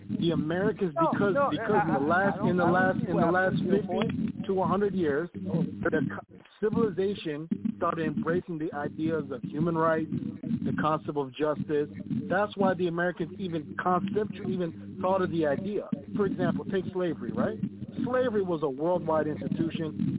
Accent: Ethiopia; In my home country, we have 5 different ethnic groups in my country. We have the Amhara, the Tigray, the Oromo, and all these different groups over time.

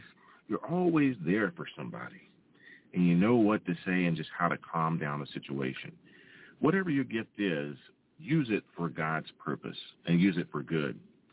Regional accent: Tennessee, United States; I'm back in my home state of Tennessee

